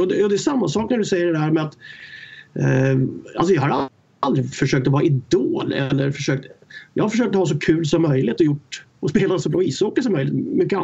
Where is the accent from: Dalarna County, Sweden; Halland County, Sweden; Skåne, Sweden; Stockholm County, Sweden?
Stockholm County, Sweden; Stockholm; Alltså jag var uppväxt i Stockholm i förorterna där, åkte pendeltåget in till träningar och buss och allting.